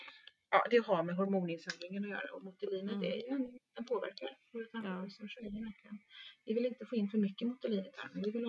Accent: Gothenburg, Västra Götaland County, Sweden; jag gick över Kungstorget hemma i Göteborg.

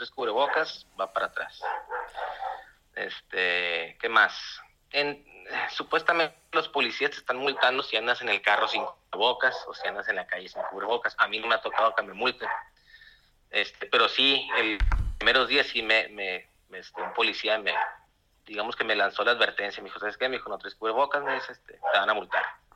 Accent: Hermosillo, Sonora, Mexico; Yo soy de Hermosillo, tengo 5 años viviendo aquí.

